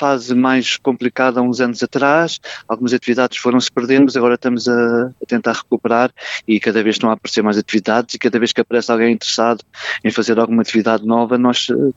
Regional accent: Lisbon, Portugal; eu sou lisboeta e muitas coisas não conheço

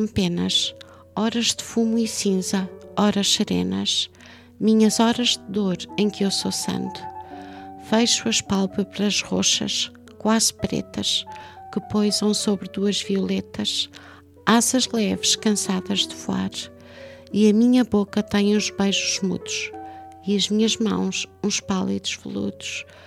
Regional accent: Alentejo, Portugal; Eu também sou alentejana, ou melhor, vivi a minha primeira infância no Alentejo e, para além disso, trabalhei durante alguns anos também no Alentejo.

